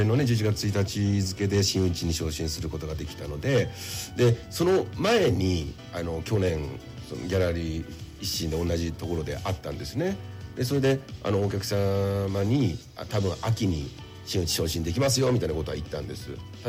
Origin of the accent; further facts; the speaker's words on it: Yokohama, Kanagawa, Japan; 僕出身は横浜なんですけど